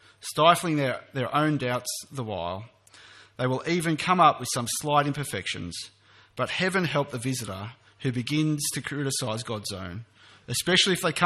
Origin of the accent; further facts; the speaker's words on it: Sydney, New South Wales, Australia; I'm an Australian from Sydney.